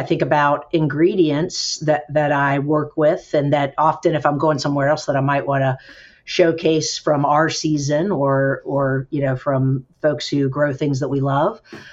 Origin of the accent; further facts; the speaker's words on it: Kernersville, North Carolina, United States; I grew up in Kernersville. We used to go to the mall in Winston-Salem at a place called Haynes Mall